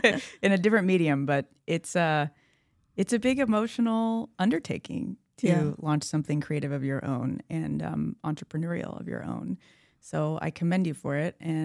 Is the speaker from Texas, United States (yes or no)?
yes; San Antonio, Texas, United States; So I grew up, born and raised in San Antonio.